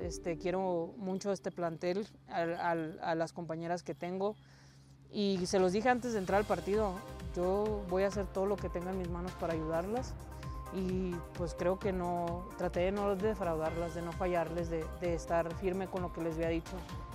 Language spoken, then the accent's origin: Spanish; Sonora, Mexico; pues yo soy del norte, yo soy de Sonora, estoy de punta a punta